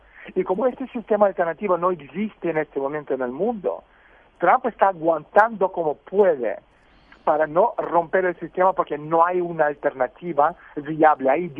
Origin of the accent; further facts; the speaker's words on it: Russia; soy ruso. Es decir, yo defiendo la postura y la política de mi país.